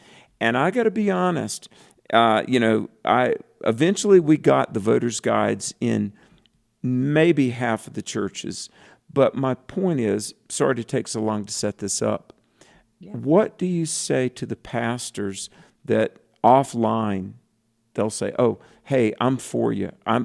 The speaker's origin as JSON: {"language": "English", "region": "North Carolina", "country": "United States", "said": "He knows I'm from North Carolina, 100 counties, and I had preached in 98 of the 100 counties in North Carolina, most of the great big churches."}